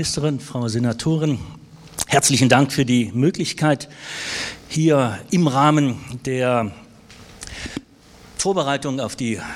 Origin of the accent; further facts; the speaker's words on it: Dessau, Saxony-Anhalt, Germany; ich komme aus Dessau